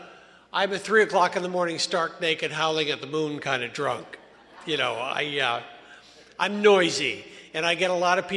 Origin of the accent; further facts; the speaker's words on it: Victoria, British Columbia, Canada; born there; I was born in Victoria, and it's nice to be up island again.